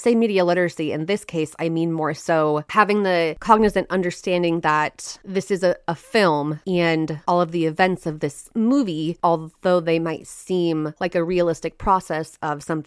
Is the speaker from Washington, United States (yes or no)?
yes; Washington, United States; big old Rainier ever decides to sing, we're big effed. I really enjoy watching things that are set in my home state.